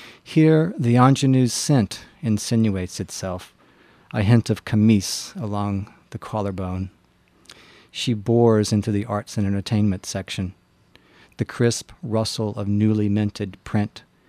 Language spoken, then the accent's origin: English; North Carolina, United States; based on a town that I grew up in Eastern North Carolina.